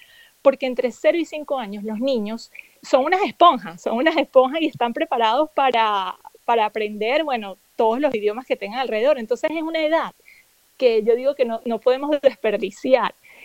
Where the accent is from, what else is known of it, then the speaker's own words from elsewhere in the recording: Venezuela; moved away; y ahora que yo salí de Venezuela, cualquier venezolano que yo me encuentre fuera de Venezuela